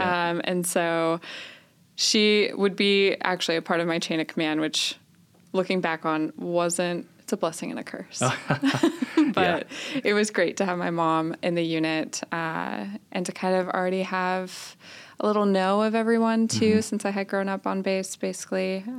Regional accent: Portland, Oregon, United States; also born or lived in Vancouver, Washington; I grew up in Portland, Oregon, Vancouver, Washington, kind of metro area.

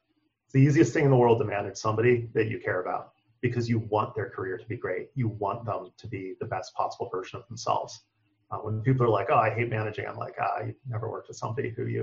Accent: Oregon, United States; I growing up in Eastern Oregon, a lot of your friends join the military, sometimes get the GI Bill, et cetera.

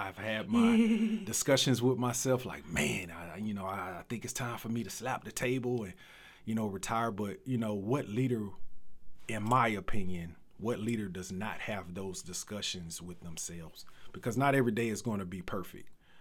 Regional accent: Alexandria, Louisiana, United States; I'm from Alexandria, Pineville, Louisiana.

